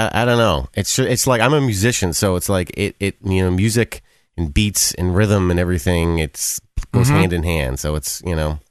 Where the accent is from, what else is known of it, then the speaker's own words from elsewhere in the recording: New York, United States; I grew up in the New York area.